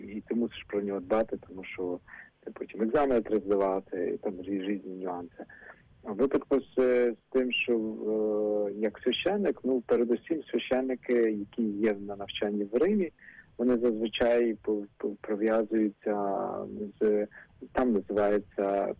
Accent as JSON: {"language": "Ukrainian", "town": "Ternopil", "region": "Ternopil Oblast", "country": "Ukraine", "said": "тому що я сам походжу з Тернополя."}